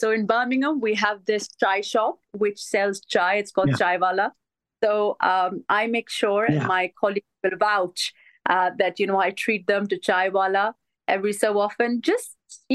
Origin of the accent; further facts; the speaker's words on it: Germany; I was born and bred in Germany. I'm German by birth, and my father is from Pakistan. My mother is not Pakistani. She is from Afghanistan. And I speak five languages.